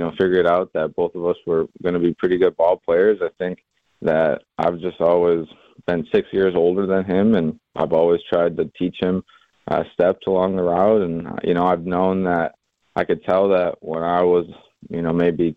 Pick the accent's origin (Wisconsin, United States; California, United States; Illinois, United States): Wisconsin, United States; Milwaukee; you're telling me that I'm going to my hometown Brewers? I'm like, man, I was like, I couldn't be happier. So, always been a dream to play for the Brewers.